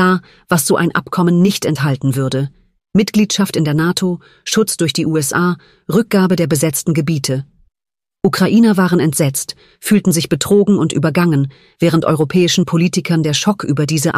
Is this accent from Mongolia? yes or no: no; Vienna, Austria; in seiner und meiner Heimatstadt Wien